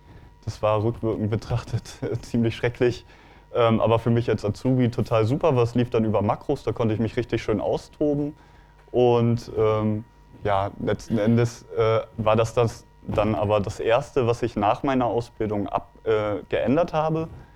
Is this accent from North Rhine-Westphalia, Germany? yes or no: no; Bremen, Germany; Ich bin 26 Jahre alt, ich komme aus Bremen